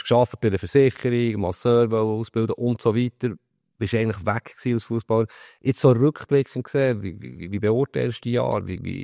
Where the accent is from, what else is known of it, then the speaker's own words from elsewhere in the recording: Bern, Switzerland; aber ich komme ja aus Bern